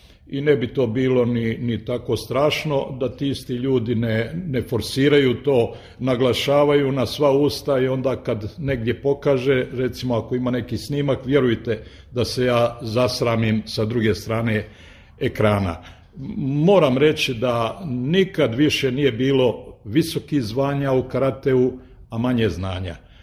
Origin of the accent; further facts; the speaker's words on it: Velika Kladuša, Federation of Bosnia and Herzegovina, Bosnia & Herzegovina; Takva je situacija ne samo kod nas u Kladuši, nego i u cijeloj državi, da mladi ne vide ovdje neku perspektivu za neku bolju budućnost, pa nam odoše vani.